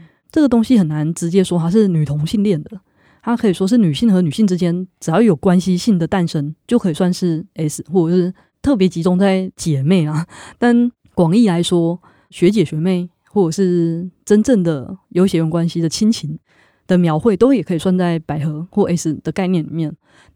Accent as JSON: {"language": "Chinese", "country": "Taiwan", "tie": "born or raised there", "said": "我是1984年出生的，我小时候是读国立编译馆的课本长大的嘛。"}